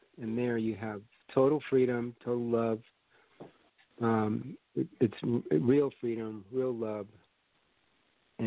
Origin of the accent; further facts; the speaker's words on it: Latvia; first language Latvian; English is a second language; It's my native country. My parents are both Latvian. I grew up speaking that as my first language. So I've been back there about 5 times.